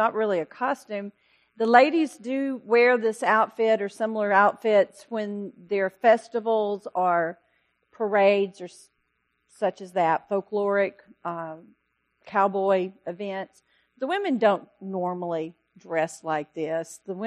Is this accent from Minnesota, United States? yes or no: no; Alabama, United States; And yes, we are in Alabama, in my hometown, near my parents